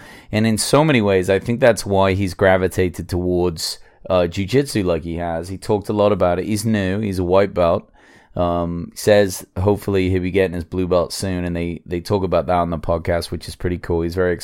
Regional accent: England, United Kingdom; This guy is somebody that, growing up in England, you know, over the last, God, he must have been around for like maybe 20 years doing different things.

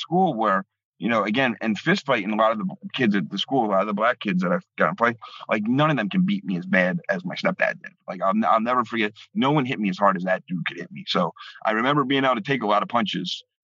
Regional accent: Philadelphia, Pennsylvania, United States; Now, growing up in South Philly, you would hear things about Jews.

